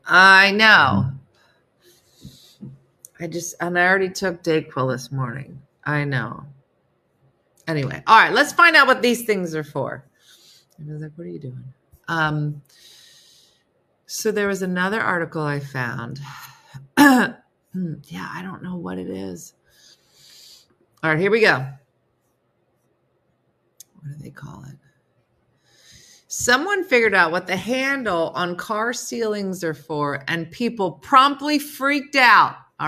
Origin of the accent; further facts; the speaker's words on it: Manitoba, Canada; I'm from Manitoba, Canada. Can't get more prairie than that.